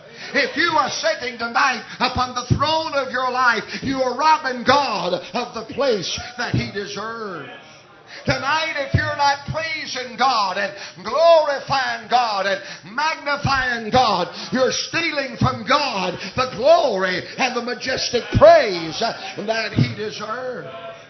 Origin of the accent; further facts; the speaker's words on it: South Carolina, United States; I'm a redneck from South Carolina, and nobody's going to tell me I am a murderer.